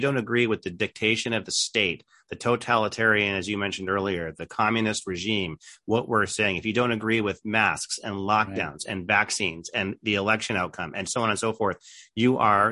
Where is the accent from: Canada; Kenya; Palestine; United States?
Canada; I'm originally Canadian.